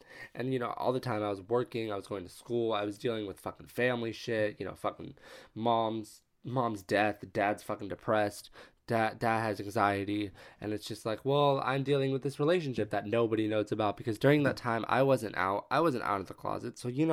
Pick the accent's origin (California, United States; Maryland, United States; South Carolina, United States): California, United States; If you live in California, I'm from California, so.